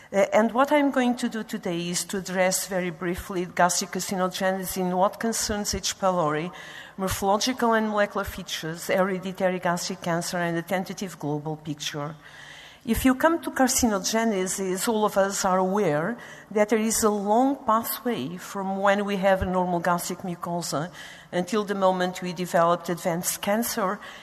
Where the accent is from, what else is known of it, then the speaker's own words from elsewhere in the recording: Porto, Porto District, Portugal; I'm coming from Porto, Portugal.